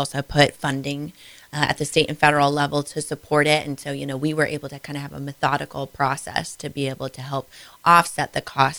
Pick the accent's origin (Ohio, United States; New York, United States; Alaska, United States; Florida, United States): Ohio, United States; Findlay; growing up in Findlay, I just thought all communities did that.